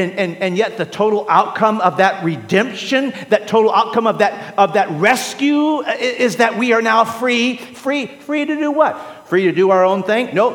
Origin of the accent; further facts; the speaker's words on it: St. Louis, Missouri, United States; I'm from St. Louis. There's an R in there, I believe.